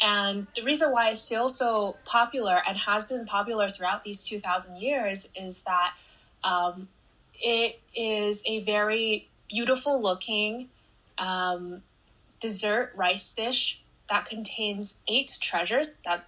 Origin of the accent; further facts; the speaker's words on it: China; now in Canada; born Chinese, though my nationality is Canada, Canadian. I was born in China. I was raised in China for half my life, and as far as I know, everyone in my family tree, like dating up to as far as I know, are Chinese.